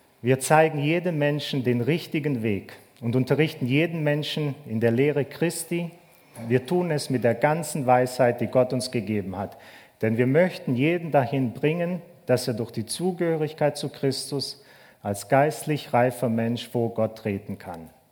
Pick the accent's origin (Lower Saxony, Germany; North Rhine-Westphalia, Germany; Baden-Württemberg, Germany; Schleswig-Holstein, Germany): Baden-Württemberg, Germany; Bad Urach; also born or lived in Croatia; ich bin in Kroatien zwar geboren, aber in Deutschland aufgewachsen, in Bad Urach, wenn das jemand kennt.